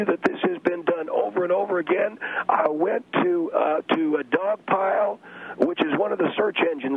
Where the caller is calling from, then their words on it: San Antonio, Texas, United States; I'm in San Antonio.